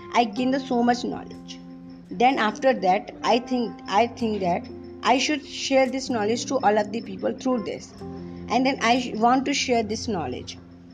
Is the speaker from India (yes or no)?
yes; India; welcome to Param Podcast. … I am from India. I am just 14 years old.